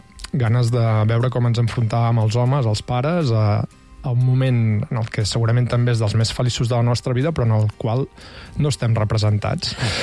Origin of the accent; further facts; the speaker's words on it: Catalonia, Spain; nosaltres que som del Prepirineu